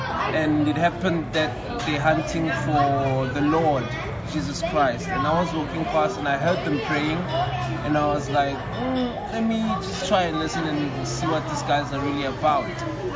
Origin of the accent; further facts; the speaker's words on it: Nelspruit, Mpumalanga, South Africa; I'm from Nelspruit, South Africa.